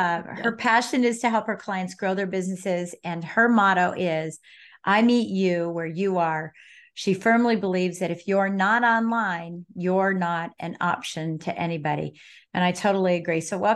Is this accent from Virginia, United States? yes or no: yes; Virginia, United States; Well, and I'm from Virginia, and we're all East Coasters